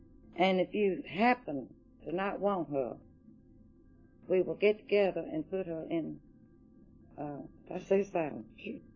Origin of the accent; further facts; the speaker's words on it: Chicago, Illinois, United States; born there; And they lived in Chicago, and my brother and I were born in Chicago.